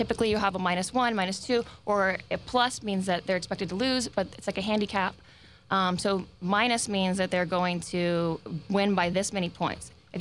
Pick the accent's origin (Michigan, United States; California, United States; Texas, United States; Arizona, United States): Texas, United States; Austin; now in Las Vegas, United States; I grew up in Texas.